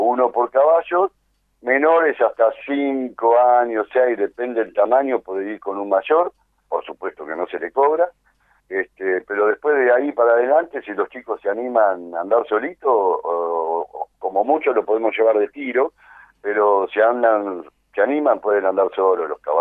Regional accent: Escobar, Buenos Aires Province, Argentina; yo soy de Escobar, siempre me dediqué a los caballos

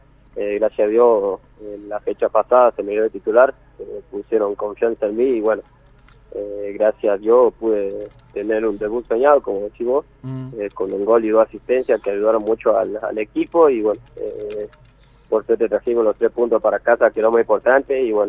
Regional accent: Perico, Jujuy, Argentina; yo empecé acá, bueno, yo soy de Perico, sí.

